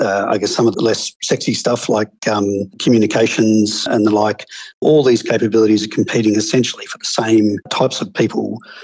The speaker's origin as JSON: {"language": "English", "country": "Australia", "said": "As an Australian, I'm slightly concerned"}